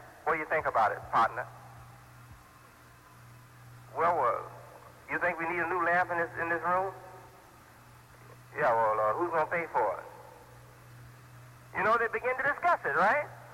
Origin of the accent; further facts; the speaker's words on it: Chicago, Illinois, United States; also born or lived in Detroit; I'm an American, I was born here. I wasn't born on the moon, I was born here. Born in Detroit, Michigan, raised up from a little child, less than 1 year old, in Chicago. Been in Chicago for 43 years almost.